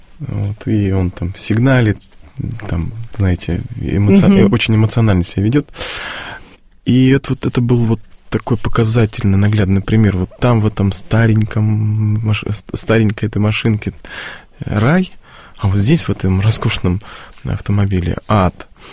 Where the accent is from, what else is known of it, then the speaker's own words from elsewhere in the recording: Belgorod Oblast, Russia; Мы же из Белгородской области